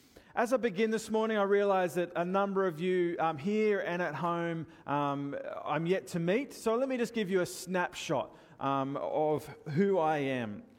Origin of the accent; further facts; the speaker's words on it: Sydney, New South Wales, Australia; I'm originally from Sydney, growing up at Guymere Baptist Church.